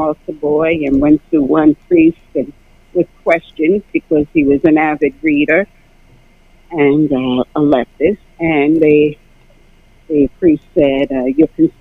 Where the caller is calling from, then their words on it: Bronx, New York, United States; from the Bronx.